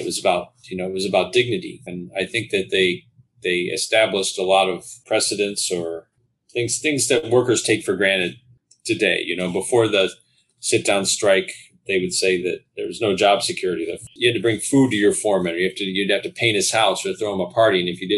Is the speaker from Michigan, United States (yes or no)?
yes; Lansing, Michigan, United States; I'm from Lansing, and Lansing, had a significant GM presence, but it's also the state capital, and it also had Michigan State University.